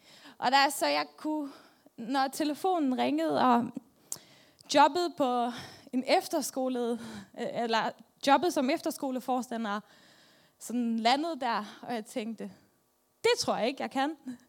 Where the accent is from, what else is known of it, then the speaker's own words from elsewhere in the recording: Faroe Islands; Danish is a second language; og jeg kommer fra Færøerne. Det er derfor, jeg har lidt accent.